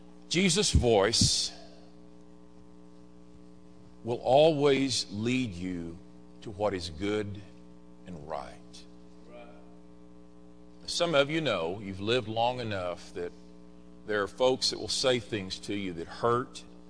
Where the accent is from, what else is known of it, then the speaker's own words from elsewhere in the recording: Dallas, Texas, United States; now in Little Rock, United States; I grew up in Dallas. I didn't grow up around sheep, did you? Maybe some of you did, but I don't think most of us in Little Rock did.